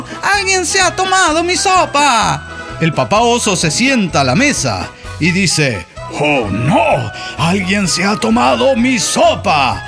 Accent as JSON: {"language": "Spanish", "town": "Guadalajara", "region": "Jalisco", "country": "Mexico", "said": "de Guadalajara, Guadalajara."}